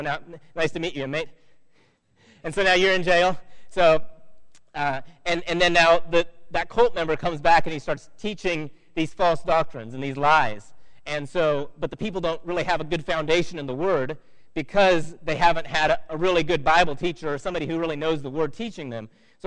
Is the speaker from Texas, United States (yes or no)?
no; Oregon, United States; moved away as an adult; now in China; I grew up in Oregon. I used to do it in Oregon. And then I joined the Navy, and I traveled all over.